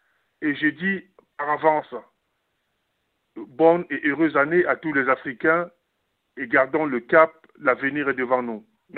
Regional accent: Cameroon; Je vous parle aujourd'hui en tant que Camerounais et en tant que francophone.

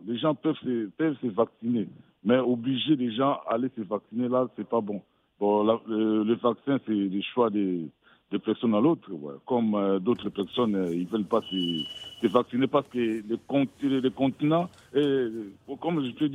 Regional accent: Kinshasa, DR Congo; chez nous, au Congo, Kinshasa, parce que la France a mis la RDC sur...

